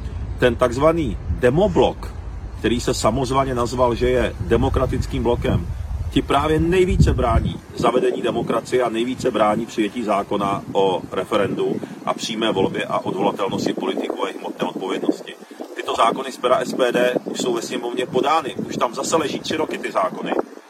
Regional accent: Prague, Czechia; Já jsem chodil na základní školu v Praze 10 Malešicích nad Vodvodem.

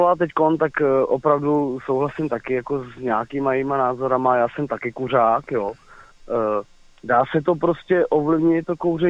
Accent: Ralsko, Liberec Region, Czechia; já taky jsem z Ralska, z obce, jakoby, nejsem přímo z Kuřivot, ale prostě Ralsko znám, tam jsem vyrůstal v prostoru

